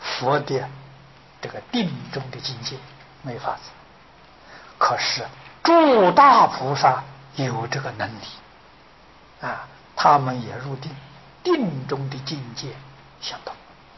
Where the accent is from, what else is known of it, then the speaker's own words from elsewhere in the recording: China; 我们中国人俗话讲啊，修行得道了啊，就是讲成佛了。